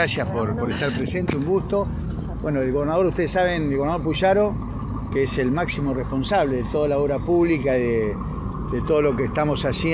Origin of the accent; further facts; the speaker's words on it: San Cristóbal, Santa Fe, Argentina; yo soy de San Cristóbal y muchas veces las veo desde cuando paso en un vehículo.